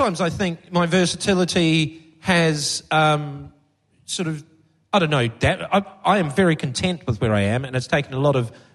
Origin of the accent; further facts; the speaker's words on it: New Zealand; Growing up in New Zealand, hole in the ozone layer straight over us, slip, slop, slap, that was the motto when we were growing up.